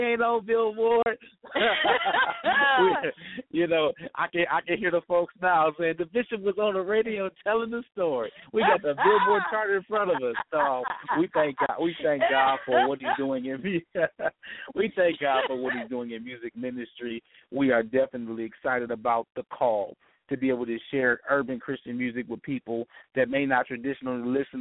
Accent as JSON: {"language": "English", "town": "Toledo", "region": "Ohio", "country": "United States", "said": "I'm originally from Toledo, Ohio, and that's where I am regionally now."}